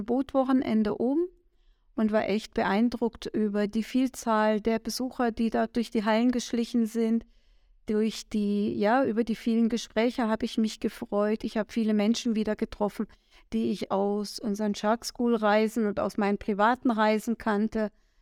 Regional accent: Southern Germany, Germany; Ich komme aus Süddeutschland.

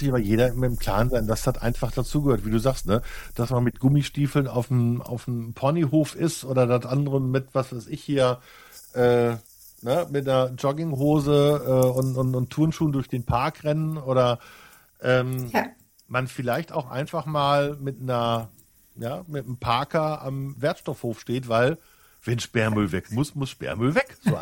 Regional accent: North Rhine-Westphalia, Germany; born there; Ich sage immer so gerne, ich bin auf Kohle geboren, auf Stahl getauft.

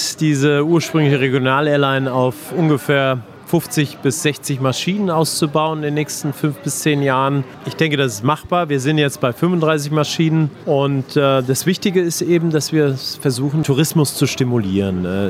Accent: Germany; moved away as an adult; now in Jordan; Ich bin ja mit meiner Frau, wir sind Deutsche dort, wir haben zwei Kinder

